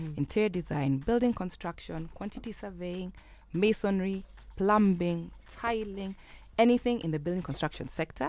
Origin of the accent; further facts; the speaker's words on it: Kiambu County, Kenya; Though some people think I'm from Western, but I'm from Kiambu.